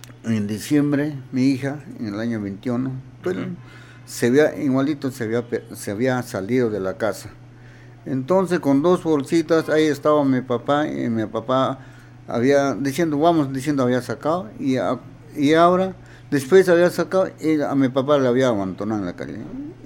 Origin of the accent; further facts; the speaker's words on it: Ciudad Nueva, Tacna, Peru; yo soy distrito de Ciudad Nueva